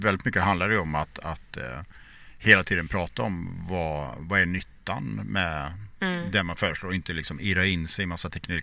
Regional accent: Borås, Västra Götaland County, Sweden; Ja, men min grund är att jag växte upp i Borås i en företagarfamilj.

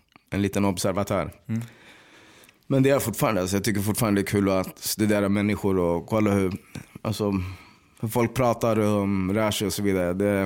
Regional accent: Stockholm, Stockholm County, Sweden; born there; Flyttade under en veva till Örebro innan jag föddes dock. Jag är född i Rinkeby. Och de... skilde sig väl när jag var 5, tror jag. Min mamma är ifrån, hon är född i Sundsvall.

